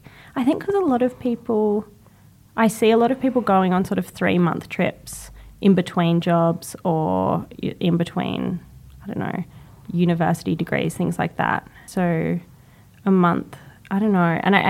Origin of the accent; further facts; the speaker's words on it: Sydney, New South Wales, Australia; now in Melbourne, Australia; I've lived in Melbourne for about 8 years now, and I grew up in Sydney, and I've done a bit of travel.